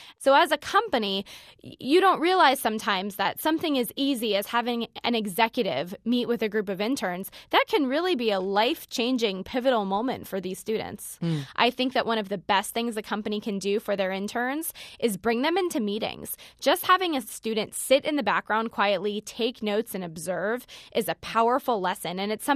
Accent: Florida, United States; I was going to school in Florida. I'm from Florida.

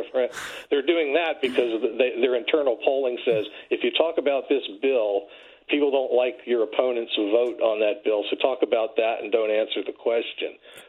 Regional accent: Florida, United States; And I'm from Florida. I live in Florida

